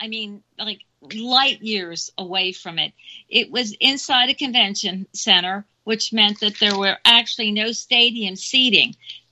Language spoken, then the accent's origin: English; Philadelphia, Pennsylvania, United States; First was on September 2nd, 1964, in Philadelphia, my hometown.